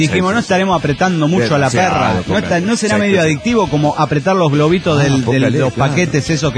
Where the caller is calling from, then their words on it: Cipolletti, Río Negro, Argentina; de Cipolletti, Argentina.